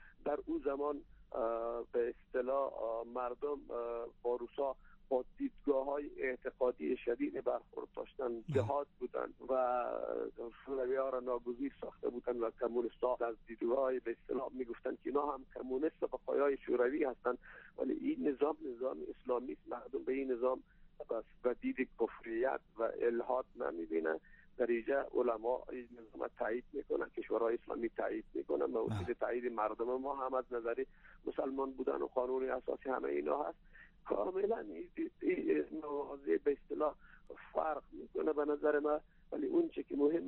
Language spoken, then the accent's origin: Persian; Afghanistan; به عنوان یک افغان مسلمان که در این وطن سالها بودیم با درد و رنج این وطن آشنا هستیم